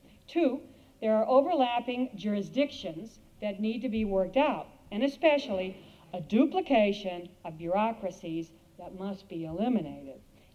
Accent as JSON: {"language": "English", "country": "Spain", "tie": "born or raised there", "said": "Spain, and I did not know that people in Galicia spoke another language."}